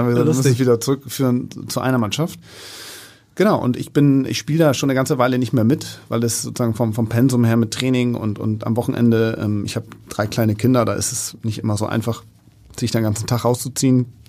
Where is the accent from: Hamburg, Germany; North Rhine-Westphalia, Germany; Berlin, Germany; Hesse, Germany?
Hamburg, Germany; Ich bin in Winterhude groß geworden, lebe auch heute noch in der Nähe in Alsterdorf.